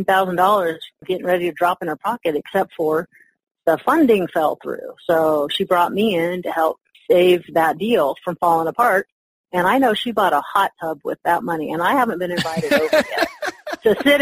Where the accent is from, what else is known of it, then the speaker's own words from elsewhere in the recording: Carson City, Nevada, United States; So here in my hometown of Carson City, Nevada, somebody had a mobile home note.